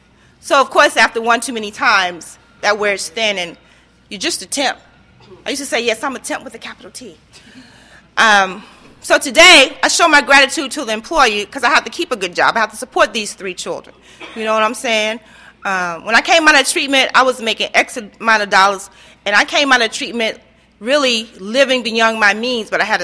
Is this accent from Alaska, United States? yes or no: no; New York, United States; I'm from New York, by the way. So don't get stuck on anything that's the outer shell of me, okay, how I talk or any of that. Because when I get real nervous, the New Yorker really going to come out